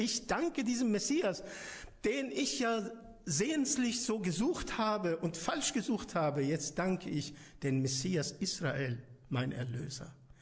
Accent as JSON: {"language": "German", "town": "Damascus", "region": "Damascus Governorate", "country": "Syria", "tie": "born or raised there", "moved": "yes", "said": "Das ist meine Geburtsstadt, Damaskus."}